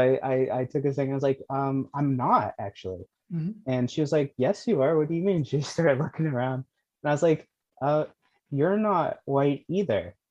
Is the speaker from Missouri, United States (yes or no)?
no; Boston, Massachusetts, United States; I grew up in East Boston, which is like a predominantly Hispanic neighborhood. And I'm of mixed descent.